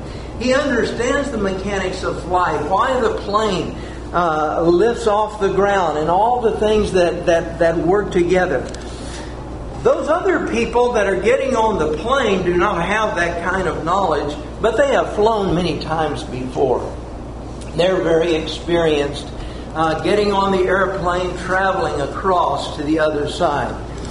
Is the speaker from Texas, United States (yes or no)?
yes; Texas, United States; Sometimes when I was growing up in West Texas, we had little whirlwinds that would come across the fields.